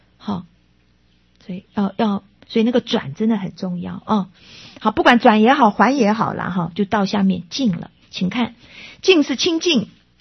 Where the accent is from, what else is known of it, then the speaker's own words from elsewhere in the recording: China; 所以很多真的，我们中国人真的很幸福。